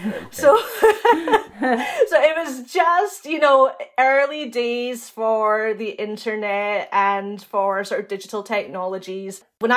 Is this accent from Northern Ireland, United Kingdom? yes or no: no; Edinburgh, Scotland, United Kingdom; because I'm actually from Edinburgh